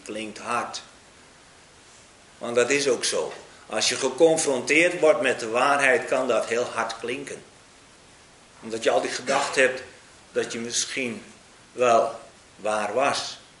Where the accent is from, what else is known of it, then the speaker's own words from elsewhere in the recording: Friesland, Netherlands; Ik kom uit Friesland.